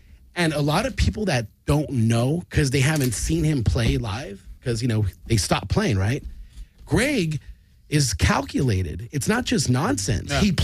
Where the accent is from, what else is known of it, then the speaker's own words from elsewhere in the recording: Pico Rivera, California, United States; also born or lived in Whittier; I grew up in Pico, man. Pico and Whittier.